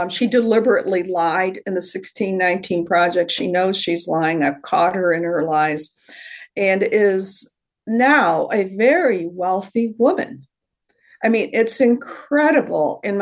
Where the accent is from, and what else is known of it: the North, United States; born or raised there